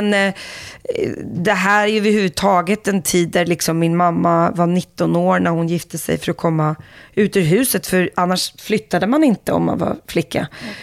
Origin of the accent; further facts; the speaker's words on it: Sweden; Men har ju alltid varit svensk i att jag är uppvuxen och född i Sverige.